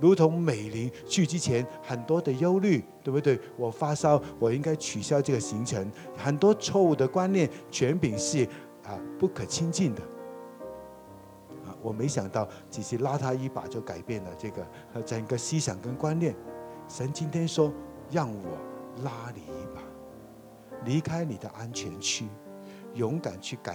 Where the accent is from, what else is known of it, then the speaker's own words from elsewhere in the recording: Taiwan; 这群人后来他知道我们是台湾来的，怎么会有一群人从台湾来到这边爱以色列爱叙利亚